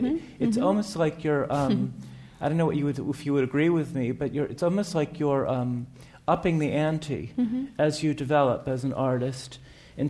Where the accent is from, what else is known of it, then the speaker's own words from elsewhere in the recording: Massachusetts, United States; I'm from Massachusetts.